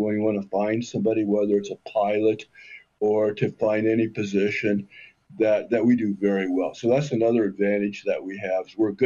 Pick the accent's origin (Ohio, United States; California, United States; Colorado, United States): Colorado, United States; well, I'm from Colorado, so we have a lot of marijuana out here.